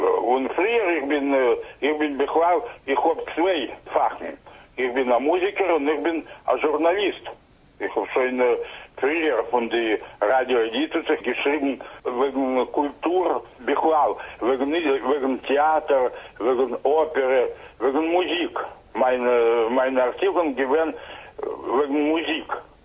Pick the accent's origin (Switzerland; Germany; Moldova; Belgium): Moldova; German is a second language; verschiedene Momente von jüdischem Leben bei uns in Moldova